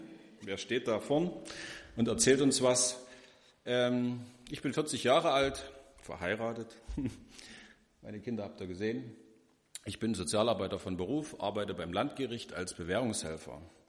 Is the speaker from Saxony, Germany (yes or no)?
yes; Saxony, Germany; moved away as an adult; now in Görlitz, Germany; Ich komme aus dem Erzgebirge, bin dort aufgewachsen und bin um 1998 zum Studium nach Görlitz gekommen und bin hier hängen geblieben. Bin seitdem hier, bin nicht mehr weggegangen.